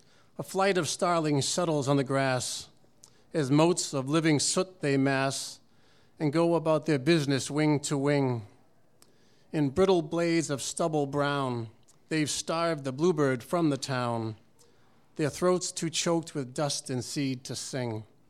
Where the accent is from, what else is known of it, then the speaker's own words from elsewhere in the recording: Quincy, Massachusetts, United States; I'm from Quincy Point, and I don't know if you're familiar with Quincy Point, but there was a shipyard down there, General Dynamics, and then it used to be Bethlehem Steel. So we grew up in the neighborhood next